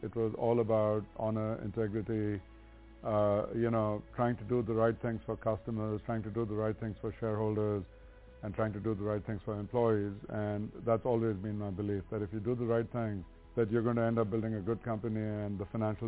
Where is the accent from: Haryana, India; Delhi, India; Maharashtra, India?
Maharashtra, India; Mumbai; moved away as an adult; now in United States; I grew up in Bombay in India. It's now called Mumbai. And I came to the U.S. in August of 1969.